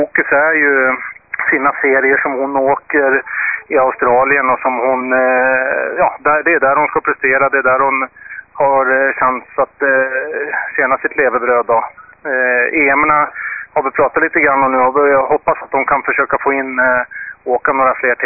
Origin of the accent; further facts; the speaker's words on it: Enköping, Uppsala County, Sweden; hemma i Enköping när våren nu har kommit riktigt